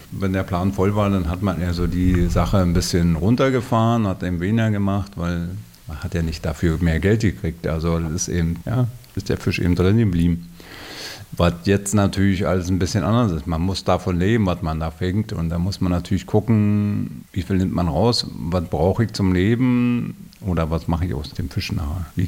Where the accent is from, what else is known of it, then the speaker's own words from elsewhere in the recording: Brandenburg, Germany; Also wir sind in Rhinow zur Schule gegangen.